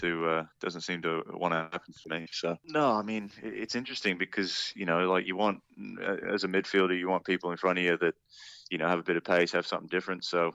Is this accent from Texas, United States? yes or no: yes; Texas, United States; Well, I grew up in Texas, you know, playing basketball, baseball.